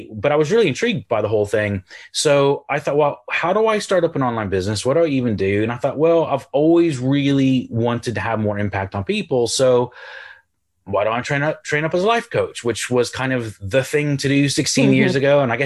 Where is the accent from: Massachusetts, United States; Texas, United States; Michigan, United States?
Texas, United States; Houston; moved away as an adult; also born or lived in Ireland; now in United Kingdom; Yes, my accent is confused. I'm originally from Houston, Texas. I moved to the Republic of Ireland on the west coast of Ireland near Galway about 16 years ago. And then I live in the north of England now.